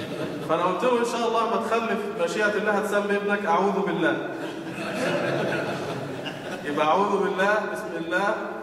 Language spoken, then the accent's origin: Arabic; Egypt; معروف عندنا في مصر